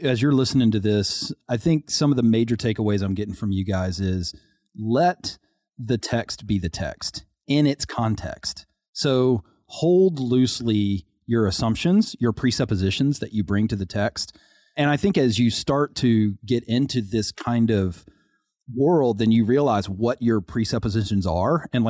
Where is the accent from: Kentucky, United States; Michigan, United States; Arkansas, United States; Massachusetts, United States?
Arkansas, United States; I mean, I am from Arkansas, so whatever.